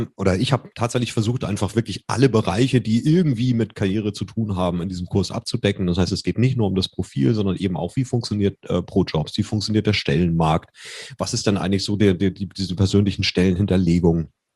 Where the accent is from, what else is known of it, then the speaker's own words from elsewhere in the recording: Germany; wir sind ja Deutsche